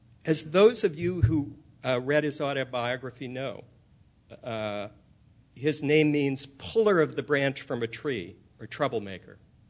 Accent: California, United States; Growing up in California, I can well remember the loud political debates about whether public life here could accommodate just two languages, English and Spanish.

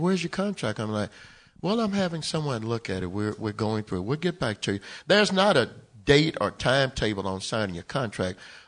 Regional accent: Louisiana, United States; You know, growing up in Louisiana, and to reflect on something that Lena said about the draft, I got drafted out of high school.

